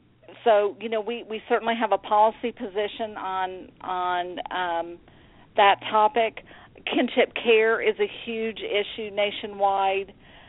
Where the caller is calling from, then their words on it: Oklahoma, United States; I live in the state of Oklahoma.